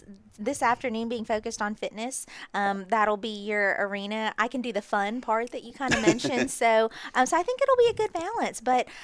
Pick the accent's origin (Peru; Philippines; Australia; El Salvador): Philippines; you know, being Filipino. My people hail from the equator, so I don't always do as well with the cold stuff.